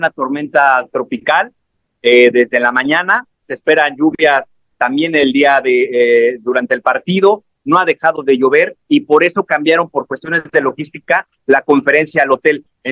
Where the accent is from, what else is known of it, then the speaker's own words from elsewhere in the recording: Mexico; Los taxis nos están queriendo cobrar el triple de la tarifa si somos mexicanos.